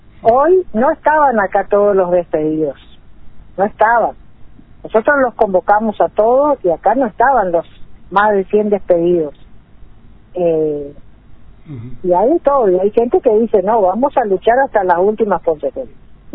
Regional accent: Argentina; como argentina, da vergüenza que nosotros tengamos un gobierno integrado por esta gente

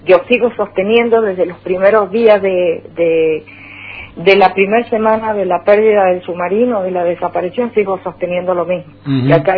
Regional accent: San Juan, Argentina; Yo soy la provincia de San Juan

